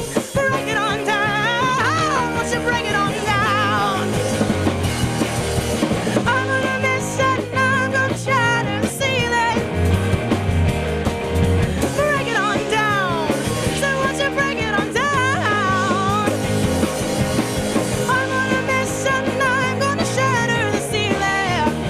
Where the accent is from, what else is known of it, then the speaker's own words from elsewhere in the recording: Durham Region, Ontario, Canada; I was born in Durham Regional. I'm local Durhamite